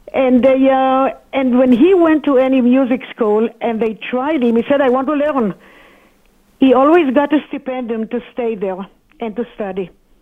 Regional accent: Jerusalem, Jerusalem District, Israel; I am eighth generation from Jerusalem, from Jerusalem. Coming from a family of rabbis and musicians. My father actually was a teacher of cantors in Israel

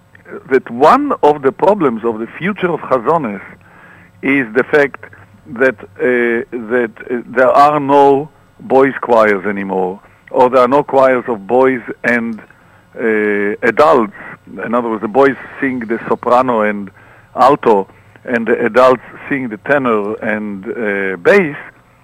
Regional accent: Tel Aviv, Tel Aviv District, Israel; when we were growing up in Tel Aviv, there was no television and there was no pop Hasidic.

